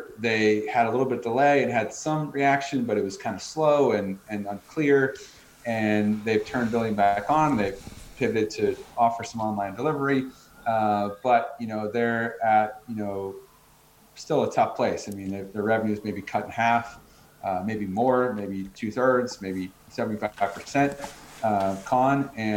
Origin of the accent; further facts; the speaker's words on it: United States; now in Australia; I'm American, grew up in America, but I've spent a lot of time around the world